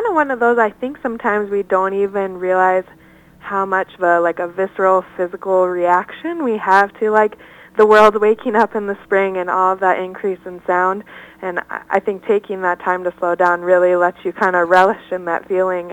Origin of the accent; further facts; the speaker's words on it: Hudson, Wisconsin, United States; our Wisconsin campus, which I'm from Hudson